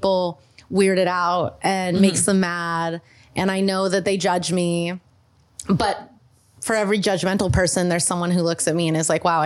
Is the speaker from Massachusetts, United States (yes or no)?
no; Montana, United States; I know that my hometown in Montana knows, and I know that people in London know.